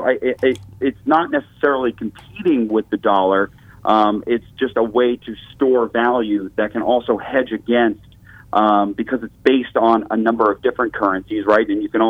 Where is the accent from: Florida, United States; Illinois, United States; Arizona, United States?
Florida, United States; now in Washington, United States; I grew up in Pinellas County.